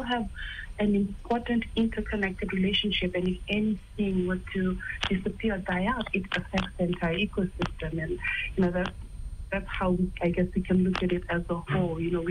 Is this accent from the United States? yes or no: no; Sigatoka, Western Division, Fiji; born there; I was born right here in Fiji, in the town of Singapoka, which is pretty much rugby country in Fiji. Strong Christian family background, grew up Methodist.